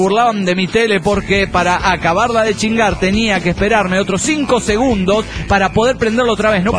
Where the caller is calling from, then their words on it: Mexico City, Mexico; del DF mexicano.